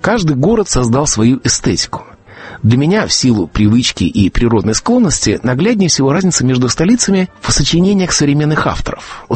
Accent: Riga, Latvia; now in New York, United States; Но я уроженец Риги и житель Нью-Йорка, слежу за ней со стороны

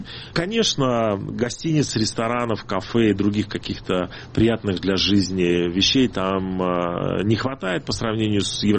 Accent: Minsk, Belarus; Ну, это мой родной город. Я не могу плохо говорить о своем родном городе.

